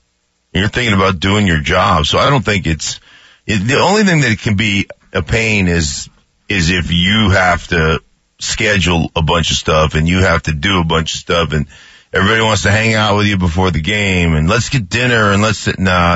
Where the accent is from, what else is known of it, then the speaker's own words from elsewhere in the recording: Alaska, United States; I grew up in Alaska, you know, there's definitely a difference there that I can't.